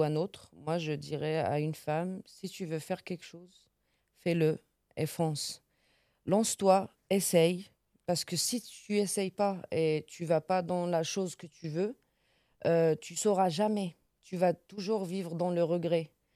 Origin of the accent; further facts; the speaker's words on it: Algeria; now in France; moi, je suis venue directement d'Algérie en Maurienne.